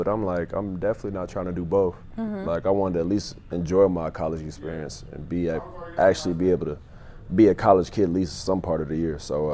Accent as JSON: {"language": "English", "region": "Tennessee", "country": "United States", "tie": "born or raised there", "also_born_or_lived": "Indiana", "said": "I grew up in Tennessee. That's when I started. And then when I moved to Indiana, I just kind of just – basketball got mixed in as well."}